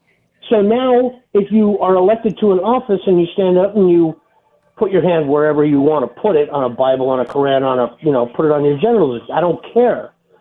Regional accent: New Jersey, United States; I always say, you know, I'm from Jersey.

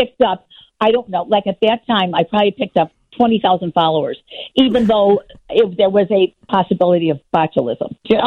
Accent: Chicago, Illinois, United States; I never thought I'd be interviewed on WGN, the station that I listen to all the time growing up in Chicago, right?

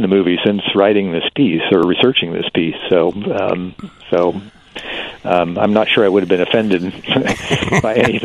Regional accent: Kansas, United States; Oh, yes. I'm from Kansas.

